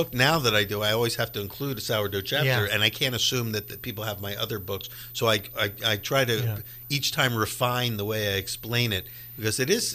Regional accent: Philadelphia, Pennsylvania, United States; like I grew up in Philadelphia, cheesesteaks obviously are a big thing, hoagies are a big thing

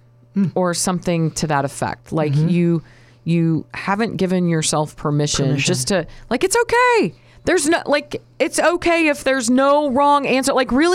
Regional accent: the South, United States; accent: Southern; I mean, I'm really good at my Southern accent

